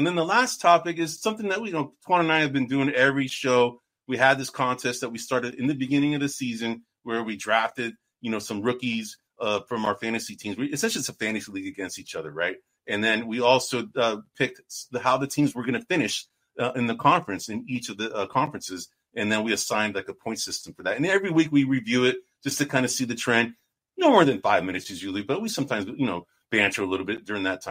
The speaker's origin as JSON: {"language": "English", "town": "San Francisco", "region": "California", "country": "United States", "said": "we are also known as … because we're both from San Francisco, right?"}